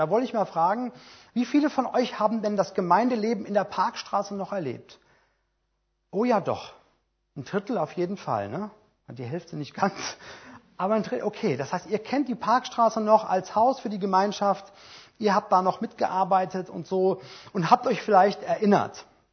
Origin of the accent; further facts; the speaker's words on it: Erdbach, Hesse, Germany; Nächste Woche predige ich nämlich in meinem Heimatdorf in Erdbach in Hessen.